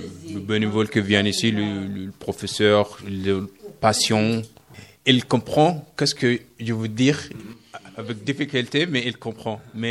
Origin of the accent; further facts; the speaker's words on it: Sudan; French is a second language; Je viens du Soudan, oui. De mon pays, là-bas, on parle arabe ou anglais.